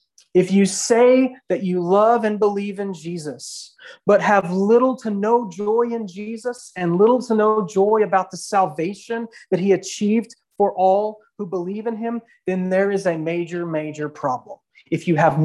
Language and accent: English; Odessa, Texas, United States; also born or lived in Midland; now in Hobbs, United States; I was born and raised in Odessa, lived in Midland, and now I live in Hobbs. It's the only place I've ever lived.